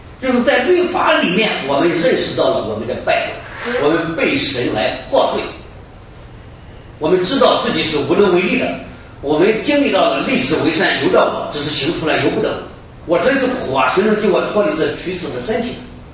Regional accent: China; 我们中国人有个名人叫孔子啊

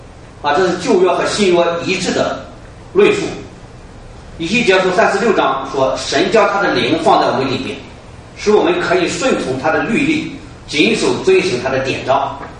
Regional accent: Shandong, China; moved away; 最近我们回过中国啊，中国现在这个高铁非常的快啊，从我老家山东到北京就两个小时啊，以前要十几个小时。

